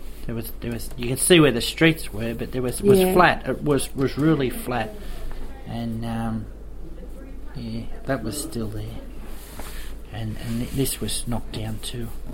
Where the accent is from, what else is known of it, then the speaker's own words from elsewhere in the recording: Waterloo, New South Wales, Australia; I said, whereabouts did you... I said, I come from Waterloo.